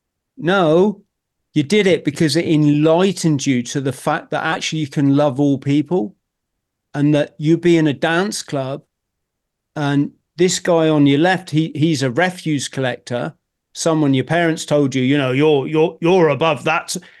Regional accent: England, United Kingdom; Yeah, I'm from England.

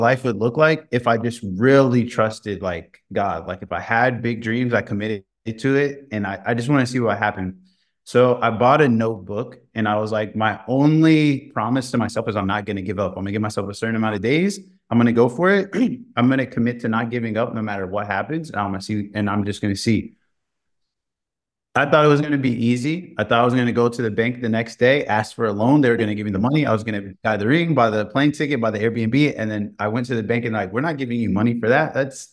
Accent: Indiana, United States; I'm originally from Indiana.

